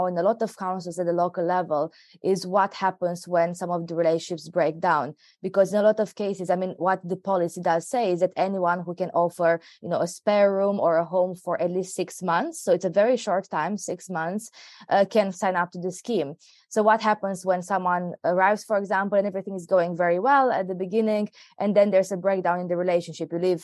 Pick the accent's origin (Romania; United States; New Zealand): Romania; English is a second language; oh, you have an accent, where are you from? I would actually think twice whether I would say I'm from Romania or not.